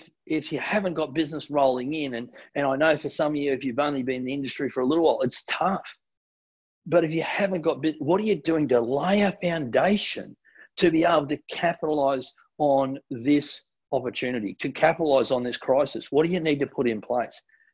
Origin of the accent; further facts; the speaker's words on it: Gold Coast, Queensland, Australia; This is Burleigh Beach, one of my favorite beaches that I grew up on the Gold Coast.